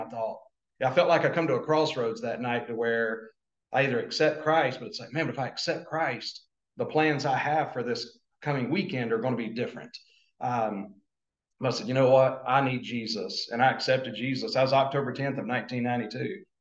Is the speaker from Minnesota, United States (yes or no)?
no; Gastonia, North Carolina, United States; born and raised in Gastonia, North Carolina